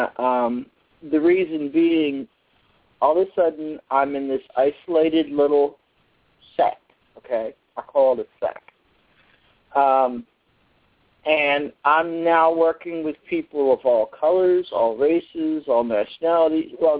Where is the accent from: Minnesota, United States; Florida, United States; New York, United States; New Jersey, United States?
New Jersey, United States; I'm originally from South Jersey. My dad was a tomato farmer, so we were poor.